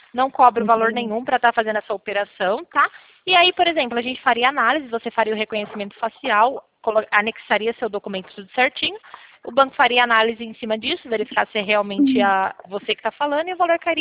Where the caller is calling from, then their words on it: Pirassununga, São Paulo, Brazil; Hoje eu falo de Pirassununga.